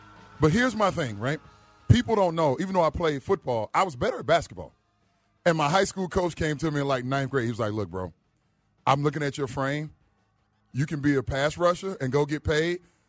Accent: Atlanta, Georgia, United States; also born or lived in Alabama / Charlotte, North Carolina; So I'm originally from Atlanta, moved to Alabama, left Alabama, and went to Charlotte.

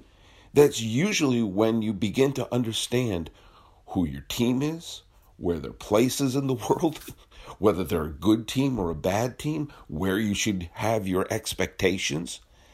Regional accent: New England, United States; Now, as someone who was born and did most of my growing up in New England

